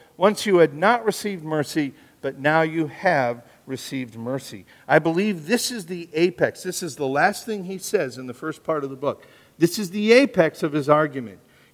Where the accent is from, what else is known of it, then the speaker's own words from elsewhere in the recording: United States; born there; Now, am I glad I'm an American? Absolutely. I am so glad I was born in this country, and I love my country.